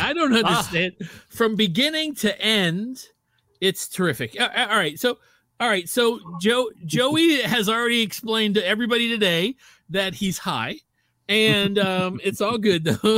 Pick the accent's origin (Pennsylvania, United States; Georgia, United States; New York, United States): Georgia, United States; Atlanta; Although I'm from Atlanta and we don't drink Coke here anymore.